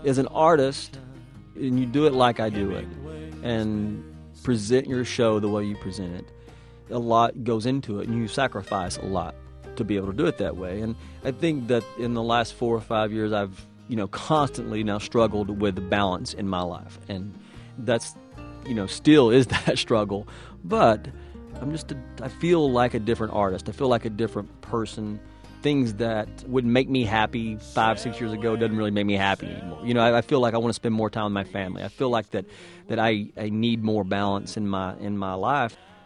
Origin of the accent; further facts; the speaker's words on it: Tennessee, United States; Growing up in East Tennessee, I grew up in an area of the country that I also think reflects a lot of small towns that lean on a football team.